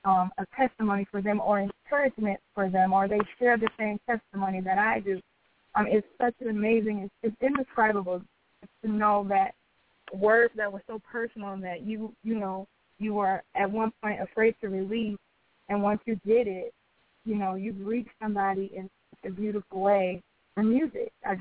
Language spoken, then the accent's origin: English; Detroit, Michigan, United States; and I'm from Detroit, and I'm in a city where talent is just, you know, through the roof